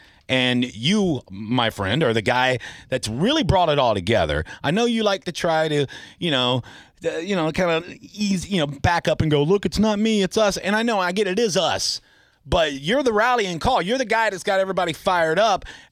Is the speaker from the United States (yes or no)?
yes; Tampa, Florida, United States; because you and I, born and raised in Tampa, you and I, season ticket holders forever